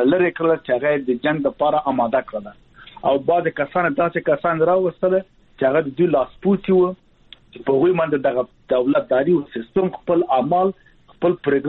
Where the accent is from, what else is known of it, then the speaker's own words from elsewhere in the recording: Afghanistan; دلته ملامت ټول موږ خپل افغانان یو، ملامتي په دې کې ده چې بحران راغی، حالت راغی،